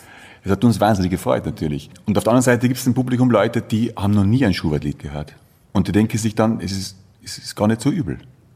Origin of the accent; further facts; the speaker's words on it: Austria; Das Volkstümliche in der Musik ist bei uns in Österreich Schlagermusik, ist ein volkstümlicher Schlager.